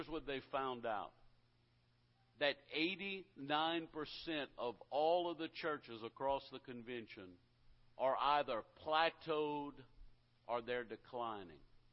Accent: Louisiana, United States; I come from the Bayou, and you can probably tell by my accent.

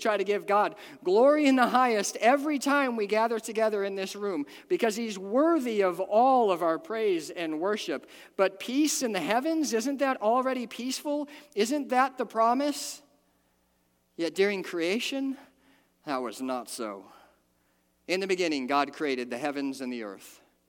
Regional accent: Detroit, Michigan, United States; I grew up in Detroit, so there's not a lot of bull riding there, and I ended up in Okinawa misbehaving with Marines.

